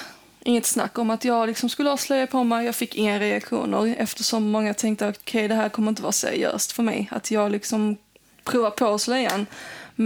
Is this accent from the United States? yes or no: no; Iraq; Jag är från Irak.